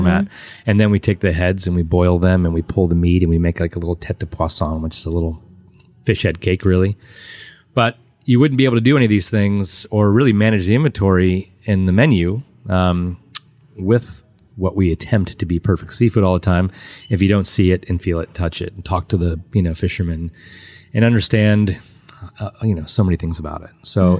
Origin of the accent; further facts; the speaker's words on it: Martha's Vineyard, Massachusetts, United States; I came down from Martha's Vineyard mm-hmm. by way of Atlanta.